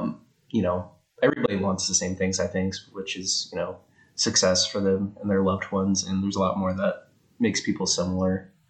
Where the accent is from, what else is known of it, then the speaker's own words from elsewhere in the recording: United States; I'm definitely Chinese American. And even though I'm Chinese American and, you know, my family's been here for some time now